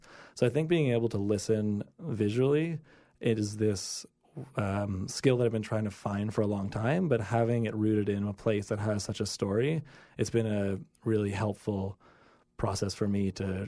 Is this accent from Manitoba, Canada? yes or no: no; Toronto, Ontario, Canada; now in New York, United States; I grew up in Toronto. Now I live in New York.